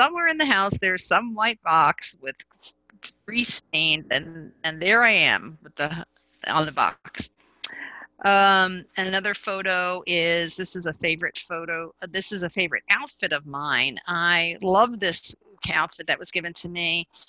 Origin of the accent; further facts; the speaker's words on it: Virginia, United States; I'm from Virginia.